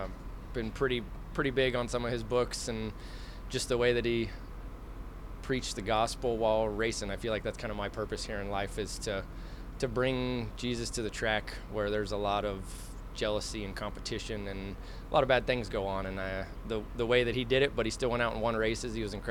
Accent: Knoxville, Iowa, United States; Growing up in Knoxville, I worshipped Marion County Fairgrounds and still do today.

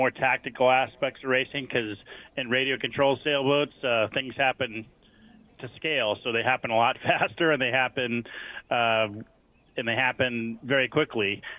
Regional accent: Texas, United States; I'm from Texas.

